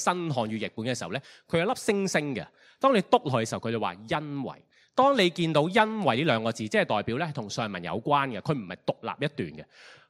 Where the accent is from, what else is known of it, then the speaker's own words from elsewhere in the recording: Hong Kong; 特别是我们这班主要很多都是从香港来的一班弟兄姊妹。我们香港人的文化是什么，或者价值观是什么，我想到三个字，快靓正。